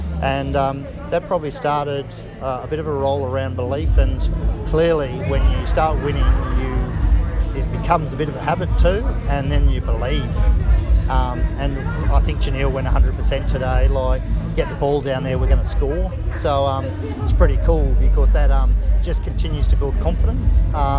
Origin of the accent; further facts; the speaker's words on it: Australia; I feel like I don't want, as an Australian, I don't want to come in and make them Australian.